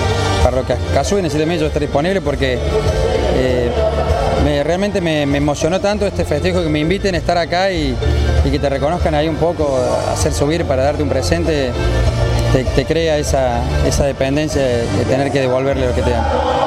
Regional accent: Córdoba, Argentina; yo lamentablemente tengo que ir porque soy de Córdoba y tengo cosas mañana

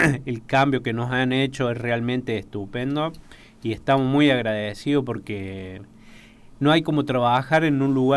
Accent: Pilar, Córdoba, Argentina; now in Tancacha, Argentina; Vivo ahí, pero soy nativo de Pilar.

